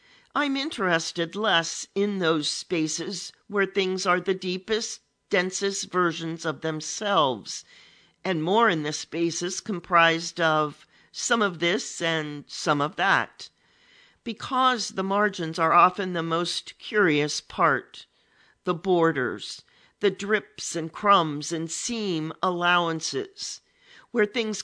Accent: Kentucky, United States; now in Cincinnati, United States; I live in Cincinnati, but I'm from Kentucky originally. Northern Kentucky, that is, which is just across the river, so it's different from the rest of Kentucky.

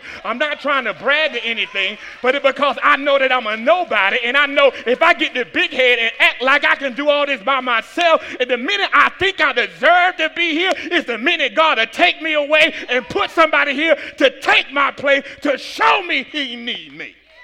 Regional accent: Atlanta, Georgia, United States; Come to the little city, they calling me country. I'm from Atlanta.

